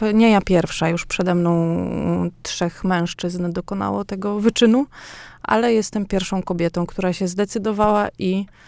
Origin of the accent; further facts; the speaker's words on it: Iława, Warmian-Masurian Voivodeship, Poland; Ja się nauczyłam pływać jako dziecko w jeziorze. i niestety w Iławie nie było basenu.